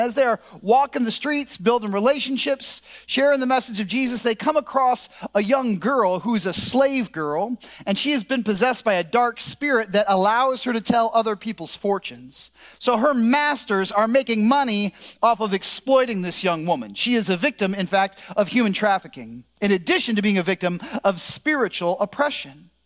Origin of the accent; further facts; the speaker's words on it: Illinois, United States; So I grew up here in the Midwest. I'm from suburban Chicago.